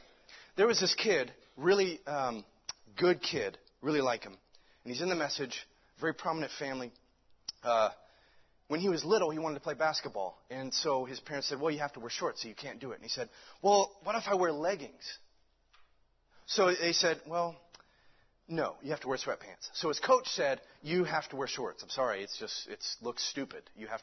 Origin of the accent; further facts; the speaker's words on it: Ireland; So, I'm an Irishman, so I'm not going to do that, right?